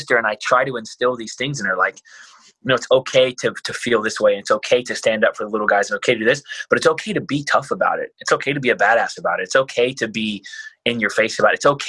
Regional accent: United States; I grew up poor in America.

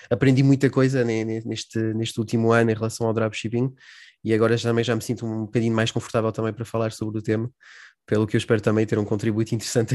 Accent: France; also born or lived in Portugal; eu basicamente nasci em França e fiz a maior parte da minha vida lá, digamos assim, embora tenha sido um pouco itinerante desde essa aventura. Vivi algum tempo em Portugal por questões profissionais

